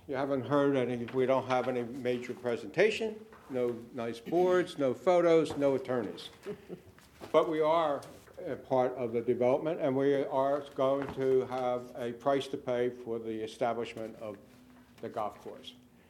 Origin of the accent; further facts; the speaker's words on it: Pennsylvania, United States; see, I'm from Pennsylvania.